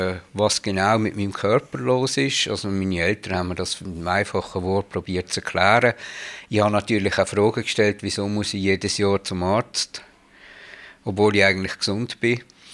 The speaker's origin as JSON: {"language": "German", "region": "Bern", "country": "Switzerland", "tie": "born or raised there", "said": "Ich bin in Bern geboren und bin hier gerade vis-à-vis an der ganzen Strasse aufgewachsen."}